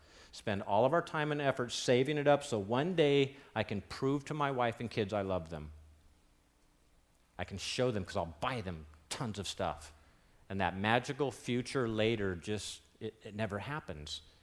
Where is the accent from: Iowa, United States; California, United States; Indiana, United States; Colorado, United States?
California, United States; Escondido; My particular banking experience was the first Bureau Bank of Escondido. I grew up in Escondido.